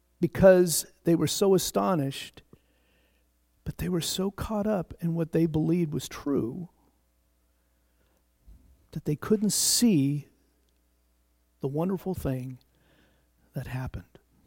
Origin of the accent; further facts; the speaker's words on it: Pendleton, Oregon, United States; I thought about growing up in Pendleton, Oregon, in my early days, having to go to church.